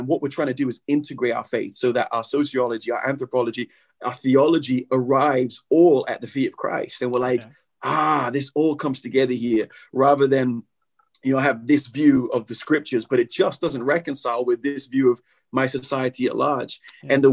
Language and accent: English; England, United Kingdom; I'm learning my history, you know, as an Englishman. And we are a nation that had an empire and now doesn't, you know?